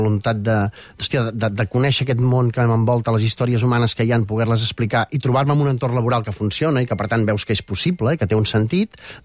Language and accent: Catalan; Sant Esteve de Palautordera, Catalonia, Spain; jo sóc del Montseny, de Sant Esteve Palau Tordera, he de baixar molt sovint.